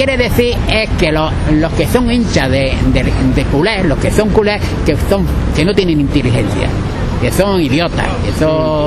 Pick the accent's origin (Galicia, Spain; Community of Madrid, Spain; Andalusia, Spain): Community of Madrid, Spain; Madrid; Soy madrileño, ¿cómo se llama?